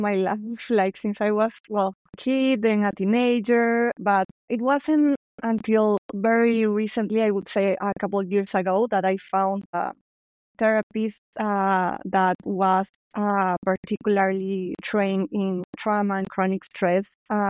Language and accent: English; Lima, Peru; I was raised and born in Peru, Lima, Peru, and I had entrepreneurs' parents.